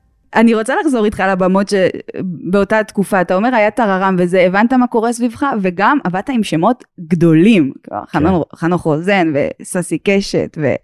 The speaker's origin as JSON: {"language": "Hebrew", "town": "Dimona", "region": "Southern District", "country": "Israel", "said": "אני מדימונה"}